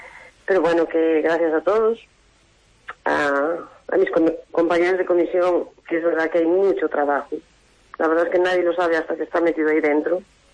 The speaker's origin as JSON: {"language": "Spanish", "town": "Burela", "region": "Galicia", "country": "Spain", "tie": "born there", "said": "yo nací en Burela"}